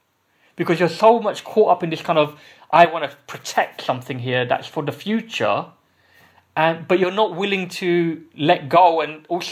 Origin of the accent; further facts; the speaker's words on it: London, United Kingdom; I grew up in East London. I grew up with a mixed group of friends from so many different communities.